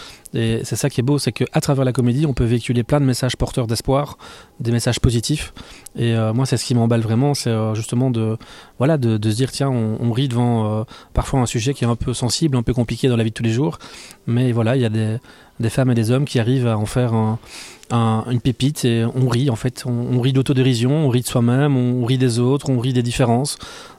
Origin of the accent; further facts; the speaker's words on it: Liège, Wallonia, Belgium; moi je suis un liégeois, donc je suis amoureux de ma ville, j'ai tourné tous mes courts-métrages ici